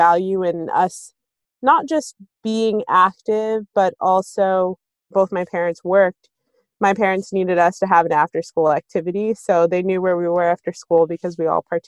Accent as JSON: {"language": "English", "town": "Maplewood", "country": "United States", "tie": "born or raised there", "said": "So we moved to Maplewood when I was super young, and growing up as a kid who, you know, observed hijab from the age of 12 and being one of the only Muslim families, I always felt like a sense of belonging in our town."}